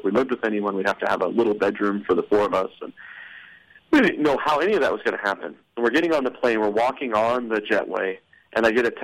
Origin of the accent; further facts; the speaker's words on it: Arizona, United States; also born or lived in North Carolina; You know, so we were in North Carolina for about 4 years, and I'm from Arizona, Angela, and I met in Arizona